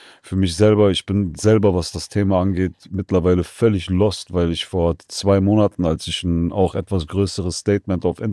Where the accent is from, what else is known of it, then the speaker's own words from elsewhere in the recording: Iran; als Iraner